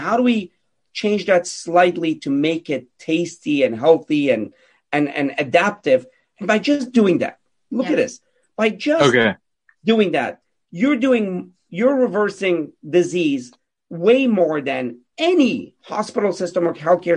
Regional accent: Pittsburgh, Pennsylvania, United States; So I grew up in Pittsburgh. I played all the sports, soccer, tennis, football, you name it.

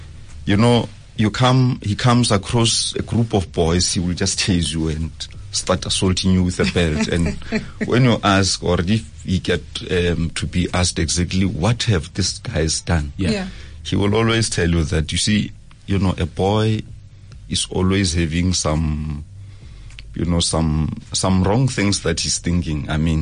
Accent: Hwibi, Limpopo, South Africa; There is a village called Hwibi. That's where I was born and bred.

